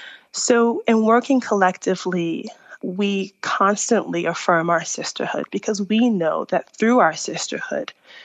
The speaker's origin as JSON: {"language": "English", "country": "United States", "lives_now": "South Africa", "said": "I am from the States and I live in South Africa"}